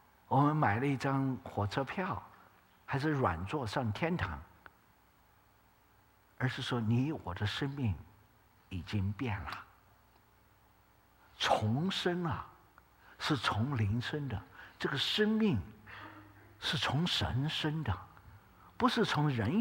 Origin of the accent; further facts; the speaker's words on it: China; 我们中国人讲，我们中国有句话也讲